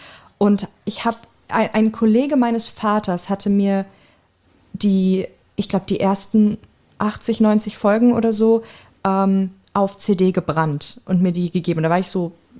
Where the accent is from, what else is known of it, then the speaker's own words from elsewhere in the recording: Lower Saxony, Germany; moved away as an adult; ich habe in Darmstadt studiert und ich habe vorher... Bevor ich da hingezogen bin aus Niedersachsen